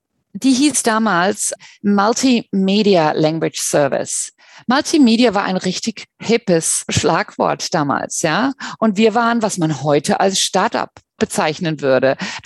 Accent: Germany; also born or lived in Finland; now in Australia; Ich bin in Finnland geboren und in Deutschland aufgewachsen. Und seit 1997 schon in Australien.

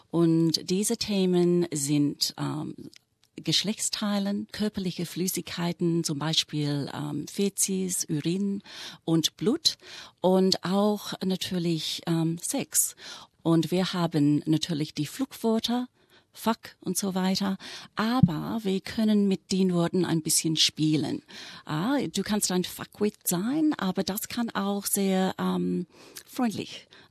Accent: Australia; Natürlich, ich bin Australierin.

